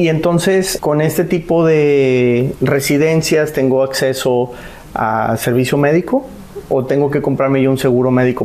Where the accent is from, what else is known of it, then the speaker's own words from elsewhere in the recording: Monterrey, Nuevo León, Mexico; En Monterrey, de donde soy originario, se puso muy de moda tramitar la ciudadanía española primero y después la portuguesa